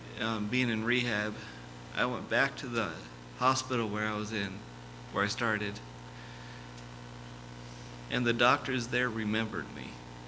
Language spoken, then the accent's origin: English; Indiana, United States; Growing up in Indiana, I didn't even think that there's a church 30 minutes down the road.